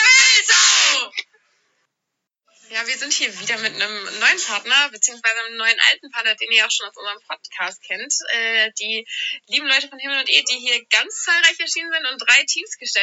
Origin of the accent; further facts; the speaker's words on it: North Rhine-Westphalia, Germany; weil wir ja auch von hier kommen. Wir kommen ja aus dem Umland von Köln